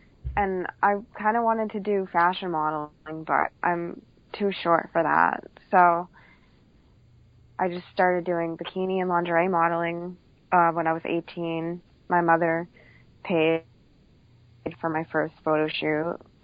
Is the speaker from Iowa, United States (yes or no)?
no; Boston, Massachusetts, United States; born or raised there